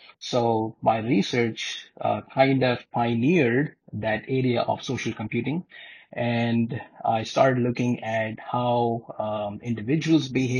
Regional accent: New Delhi, Delhi, India; English is a second language; moved away as an adult; now in United States; I'm originally from India, from New Delhi, and I came to the United States to do my education in computer science.

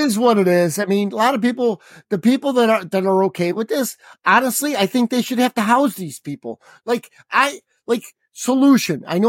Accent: Chicago, Illinois, United States; We're from Chicago, greatest food in the world.

